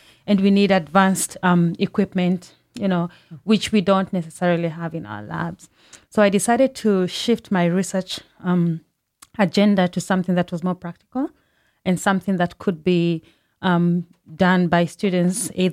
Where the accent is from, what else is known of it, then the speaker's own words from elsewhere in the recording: Kenya; I come from Kenya.